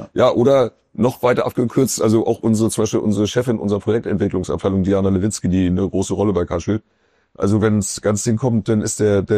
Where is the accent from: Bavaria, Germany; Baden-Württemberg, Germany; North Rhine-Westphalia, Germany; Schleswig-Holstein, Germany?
Schleswig-Holstein, Germany; weil man heute in Travemünde, ich bin da in der Nähe groß geworden